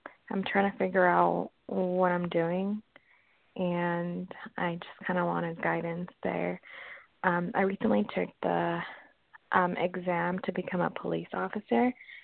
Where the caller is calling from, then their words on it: Washington, United States; From Washington State.